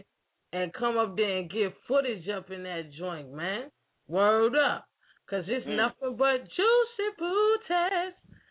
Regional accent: Trinidad & Tobago; but I guess that's part of it being Trinidadian and everything.

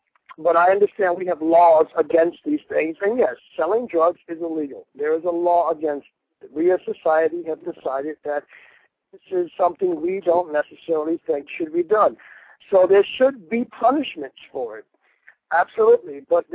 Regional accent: New York, United States; were instituted in my home state in 1973, New York by Nelson Rockefeller.

